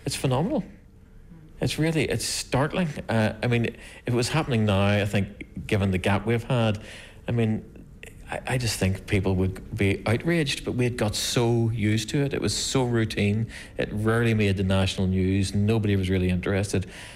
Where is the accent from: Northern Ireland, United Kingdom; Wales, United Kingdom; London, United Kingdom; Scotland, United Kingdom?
Northern Ireland, United Kingdom; Belfast; I grew up in Ballysillan, so this is the local park.